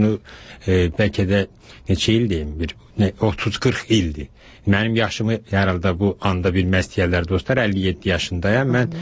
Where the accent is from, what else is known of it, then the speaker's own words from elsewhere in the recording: Baku, Azerbaijan; now in Dresden, Germany; Mən Bakıdan gəlirəm. Bakıdan gələn adam kiçik bir şəhərdə yaşaya bilməz.